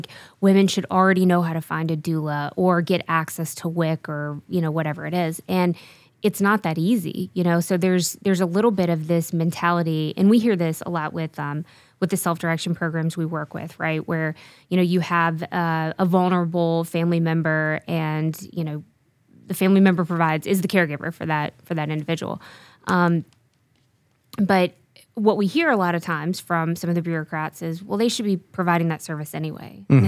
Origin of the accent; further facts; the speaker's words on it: Arkansas, United States; I am from Arkansas.